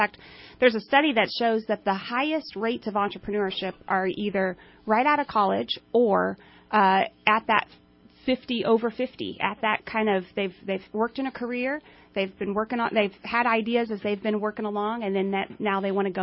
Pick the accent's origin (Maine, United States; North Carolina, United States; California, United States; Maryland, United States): California, United States; Redding; if I go down to Silicon Valley and I ask people and I tell them, hey, I'm from Redding, from Shasta County, they'll go, I remember going on a houseboat